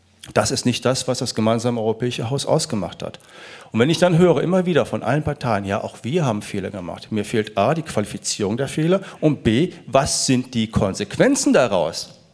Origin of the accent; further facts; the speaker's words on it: North Rhine-Westphalia, Germany; Ich selber bin Westlinker, ich komme aus dem Bundesland, wie Herr Clement, aus dem schönen Nordrhein-Westfalen.